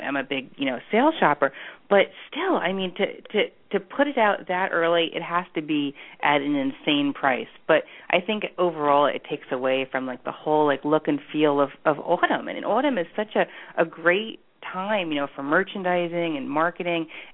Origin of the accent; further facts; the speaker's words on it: Columbus, Ohio, United States; from Columbus, Ohio